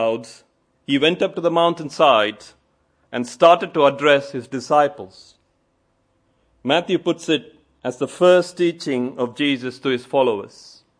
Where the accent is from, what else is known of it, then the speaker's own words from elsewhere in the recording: India; I'm from India.